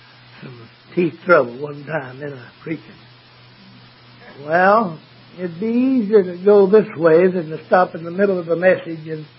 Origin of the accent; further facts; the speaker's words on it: Midland, Texas, United States; born there; I was born in Midland, Texas, July the 19th, 1912.